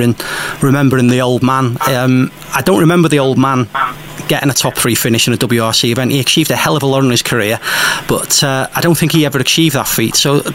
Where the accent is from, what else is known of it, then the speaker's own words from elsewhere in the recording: United Kingdom; as a Brit